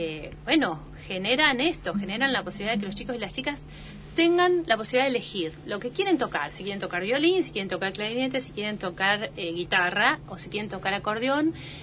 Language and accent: Spanish; Trelew, Chubut, Argentina; born there; now in Neuquén, Argentina; yo soy patagónica, digamos, llegué en el 94 a Neuquén, pero nací en Trelew, provincia de Chubut, y toda mi familia es chubutense.